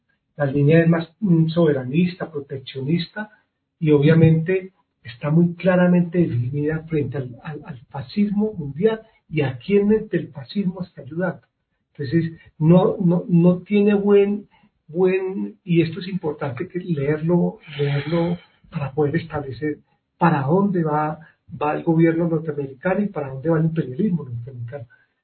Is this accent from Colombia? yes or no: yes; Colombia; lo que nosotros hemos dicho como pueblo colombiano